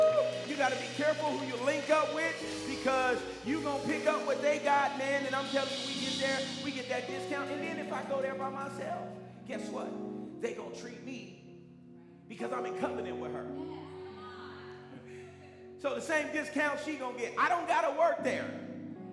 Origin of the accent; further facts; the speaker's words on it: Oakland, California, United States; Yeah, I'm from Oakland, man.